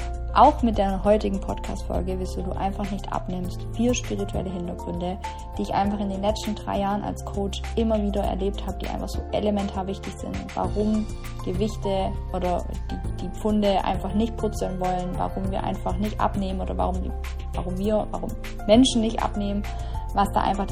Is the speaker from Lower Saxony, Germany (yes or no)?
no; Ilshofen, Baden-Württemberg, Germany; Der Self-Love-Day wird in Ilshofen stattfinden, in meinem Heimatort in der Nähe von Schwäbisch Hall.